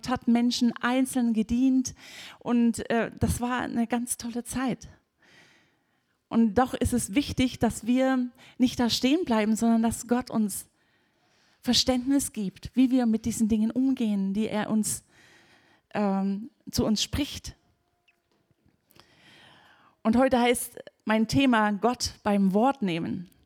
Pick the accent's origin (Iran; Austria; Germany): Germany; ich empfinde auch immer, wir als Deutsche, wir geben uns sehr schnell mit dem zufrieden, was wir an Grenzen erleben